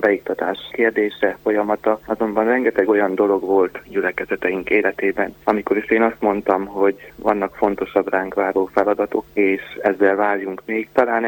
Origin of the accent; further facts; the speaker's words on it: Fehérgyarmat, Szabolcs-Szatmár-Bereg, Hungary; Szatmári fiatalként láttam meg a napvilágot, Szabolcs-Szatmár Dereg megyei Fehérgyarmaton, és gyermekéveimet is a közelben töltöttem. A sokak által híres szatmárcseként nevelkedtem fel. Ezt követően Fehérgyarmaton érettségiztem